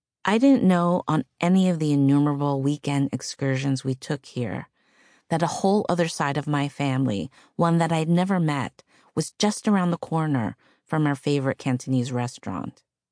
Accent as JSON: {"language": "English", "town": "Flushing", "region": "New York", "country": "United States", "tie": "born or raised there", "said": "When I was a kid growing up in Flushing, Queens, before it became the new Chinatown, we used to come here nearly every week."}